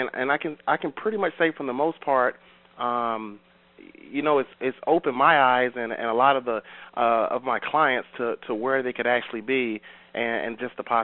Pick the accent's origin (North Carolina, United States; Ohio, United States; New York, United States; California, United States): North Carolina, United States; Raleigh; I'm from Raleigh, North Carolina.